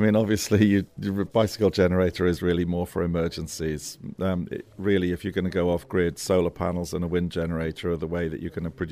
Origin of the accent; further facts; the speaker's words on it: South West England, United Kingdom; And I'm from Gloucestershire, and I'm interested in dome building